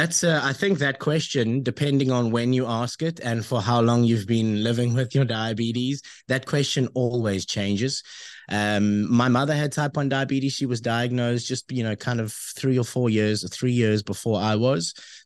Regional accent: Cape Town, Western Cape, South Africa; I'm from Cape Town. I'm from Cape Town, South Africa. I was born here and just never left. I was born in a suburb called Deep Reverts in the southern suburbs.

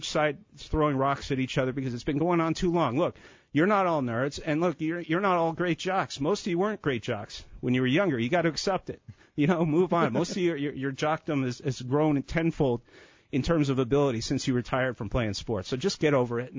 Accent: Montreal, Quebec, Canada; I grew up in Montreal.

